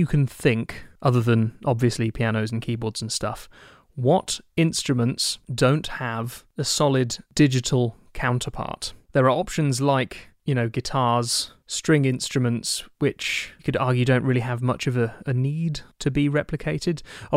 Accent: England, United Kingdom; we're English

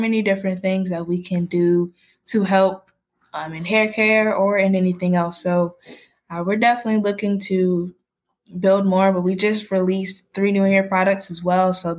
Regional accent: the South, United States; especially since I'm from the South. And I mean, we're super sweet. We're always saying ma'am or sir or anything like that.

